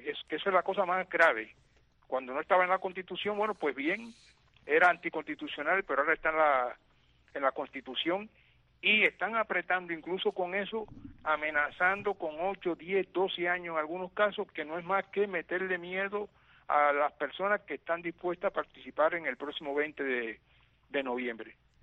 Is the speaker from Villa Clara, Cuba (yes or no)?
no; Camagüey, Cuba; Bueno, soy camagüeyano, nadie es perfecto, ¿no?